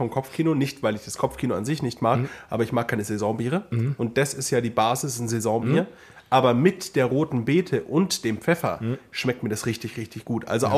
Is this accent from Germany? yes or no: no; Vietnam; also born or lived in South Korea; Ich habe da meine Zeit lang studiert, aber ich bin ursprünglich Vietnamese.